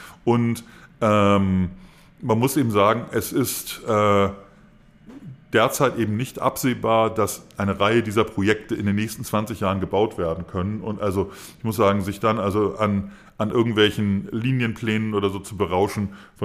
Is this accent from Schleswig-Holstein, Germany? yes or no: yes; Schleswig-Holstein, Germany; in meiner Heimat da im Norden